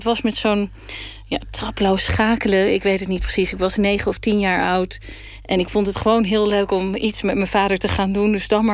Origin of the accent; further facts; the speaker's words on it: Gelderland, Netherlands; Ik ben opgegroeid in de Achterhoek en daar heeft iedereen wel een racefiets.